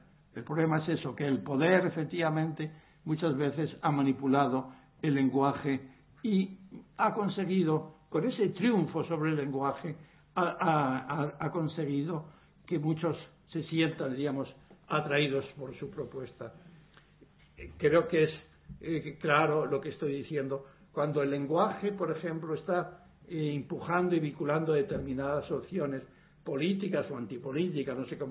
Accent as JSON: {"language": "Spanish", "town": "Bilbao", "region": "Basque Country", "country": "Spain", "said": "Yo digo, pues esta es mi tierra también. No os doy más propiedad sobre ella que yo, que soy bilbaíno."}